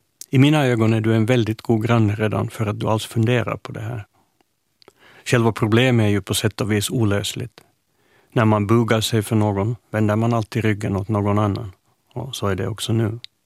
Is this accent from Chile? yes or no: no; Finland; now in Sweden; Hemma i Finland finns en människotyp som jag är allergisk mot.